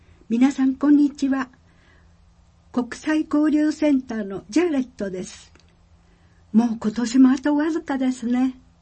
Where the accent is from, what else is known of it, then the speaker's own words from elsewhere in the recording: New Zealand; Japanese is a second language; now in Japan; しかし私の出身国ニュージーランドではクリスマスといえば海、バーベキュー、ビールやスポーツです。